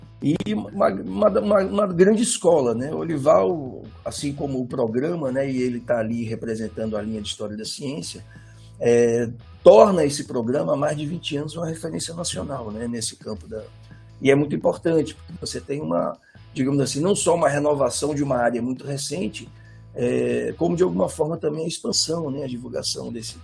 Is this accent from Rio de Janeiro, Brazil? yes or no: no; Bahia, Brazil; also born or lived in São Paulo; Eu nasci em São Paulo, né? Eu morei minha vida inteira na Bahia, sou quase um baiano postiço, eu costumo brincar, né?